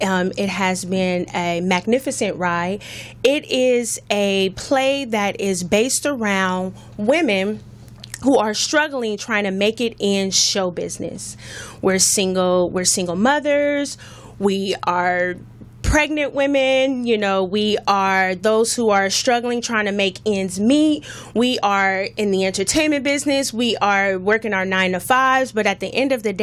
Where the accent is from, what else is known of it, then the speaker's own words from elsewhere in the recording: Los Angeles, California, United States; I am. Actually, this neighborhood here is my hometown, the Crenshaw area.